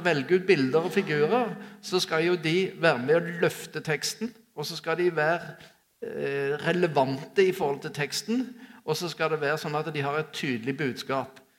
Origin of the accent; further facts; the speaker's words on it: Sola, Rogaland, Norway; For hjemme på Sola så hadde vi boing med majones på brødskiver.